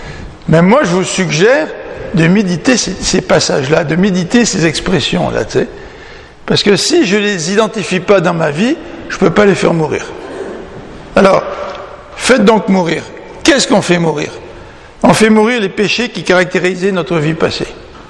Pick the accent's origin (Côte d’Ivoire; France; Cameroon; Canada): France; Comme quand moi, je suis venu de la France, puis j'avais certaines habitudes, tu sais, des bonnes habitudes, des habitudes françaises, tu sais. Mais quand tu arrives ici, c'est pas pareil